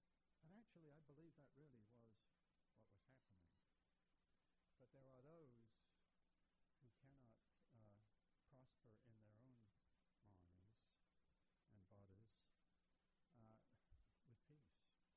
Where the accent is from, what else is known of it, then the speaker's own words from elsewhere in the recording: England, United Kingdom; moved away; as I was growing up in England, first of all, and then here, I began to be very hopeful